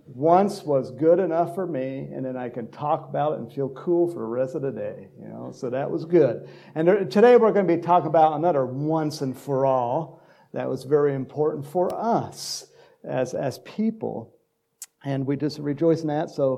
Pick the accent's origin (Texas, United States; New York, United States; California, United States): Texas, United States; You know, back to my Texas days. I am a Texan, don't forget my blood.